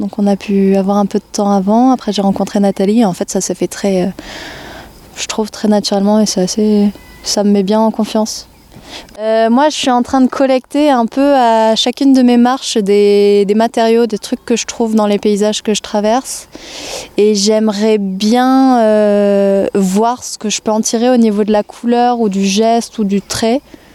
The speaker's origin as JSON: {"language": "French", "region": "Nouvelle-Aquitaine", "country": "France", "said": "Là, je suis installée dans le Limousin. J'étais Creuse, maintenant je suis Corrèze dans des fermes. Mais je viens de Gironde, campagne viticole."}